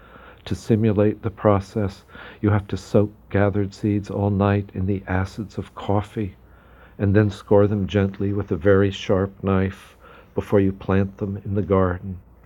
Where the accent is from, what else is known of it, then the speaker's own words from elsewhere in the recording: California, United States; One of the experiences, I don't know if it's still true, of growing up in California, I think it was one of the things that made me a writer